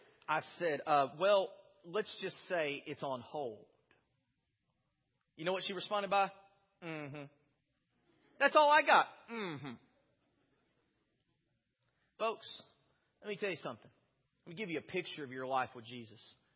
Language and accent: English; Dallas, Texas, United States; I was going to college there. I'm from Dallas.